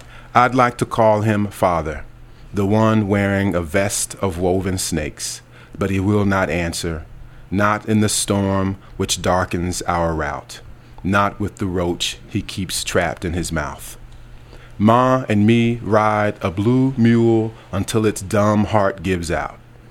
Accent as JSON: {"language": "English", "region": "the South", "country": "United States", "said": "my sense of self as a Southerner, which is sort of what I'm working through and thinking about of late."}